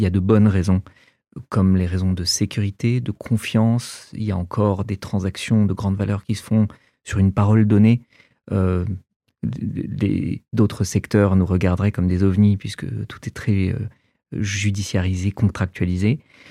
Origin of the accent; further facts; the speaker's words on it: Paris, Île-de-France, France; J'ai grandi à Paris, j'étais un gentil bon élève, je viens d'une famille d'immigrés chrétiens libanais qui ont débarqué en France pendant la guerre